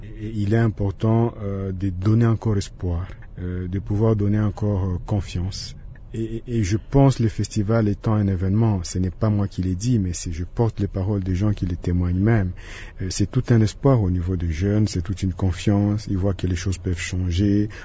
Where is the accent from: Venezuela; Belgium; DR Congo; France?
DR Congo; Goma, North Kivu; Les gens, ils sont fiers aujourd'hui de dire nous aussi on a un festival chez nous à Goma.